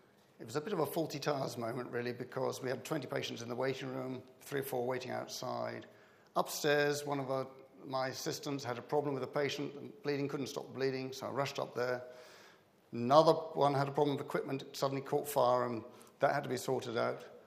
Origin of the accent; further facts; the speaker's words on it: England, United Kingdom; You know, I'm English.